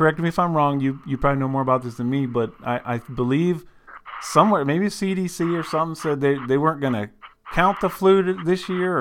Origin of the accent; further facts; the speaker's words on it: Ohio, United States; You know, I'm from Ohio, so I'm not really tuned into Washington and Seattle.